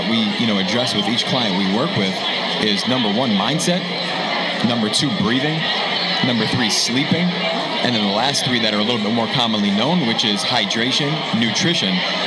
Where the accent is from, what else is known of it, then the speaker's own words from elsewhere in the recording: New Rochelle, New York, United States; So I'm born and raised in New Rochelle.